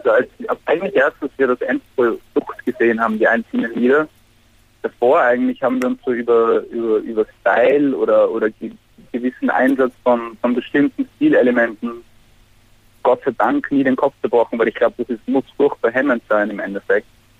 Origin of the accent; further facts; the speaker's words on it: Austria; und wir sind aus Österreich, aber das ist der einzige Zusammenhang.